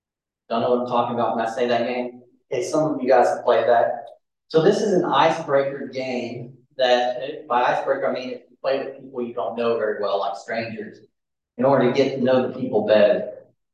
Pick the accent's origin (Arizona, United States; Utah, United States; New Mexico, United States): New Mexico, United States; born there; I was born in New Mexico.